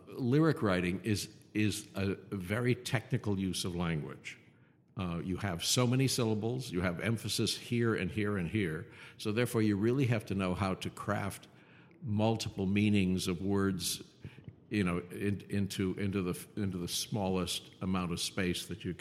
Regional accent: Wisconsin, United States; born there; my mother's family lived in Wisconsin, so that's why I was born in Wisconsin.

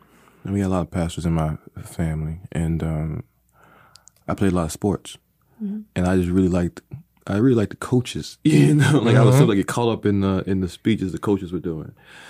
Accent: Lompoc, California, United States; born there; I was born in California.

